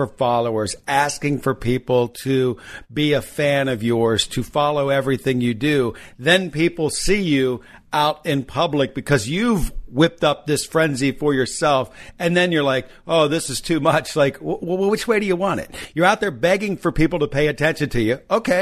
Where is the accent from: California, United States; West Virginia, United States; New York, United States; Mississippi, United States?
West Virginia, United States; Well, my accent's definitely changed. I mean, keep in mind, I grew up in West Virginia. There are some words.